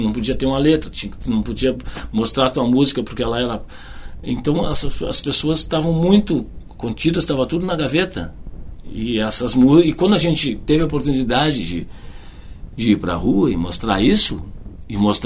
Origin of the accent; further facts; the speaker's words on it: Caxias do Sul, Rio Grande do Sul, Brazil; now in Porto Alegre, Brazil; E eu vim de Caxias e vim para tocar na Pauperia.